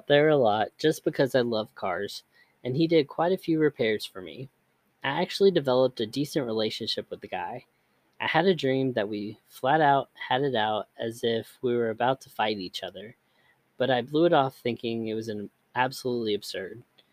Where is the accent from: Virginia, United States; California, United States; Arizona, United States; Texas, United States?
Arizona, United States; I grew up in Arizona, and we were in Chicago